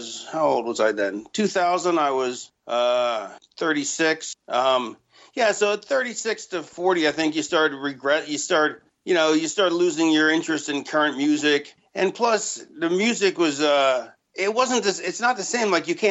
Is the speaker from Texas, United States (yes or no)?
no; Philadelphia, Pennsylvania, United States; I grew up on Philly soul, because I'm from Philadelphia